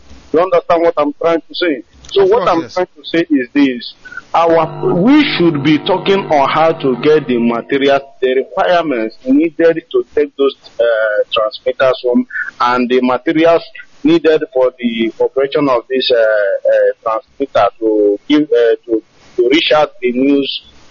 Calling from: Dakar, Senegal; I'm calling from Dakar, Senegal.

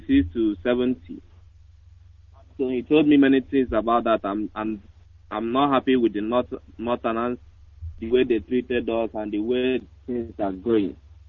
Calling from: Imo, Nigeria; I'm calling from Imo State.

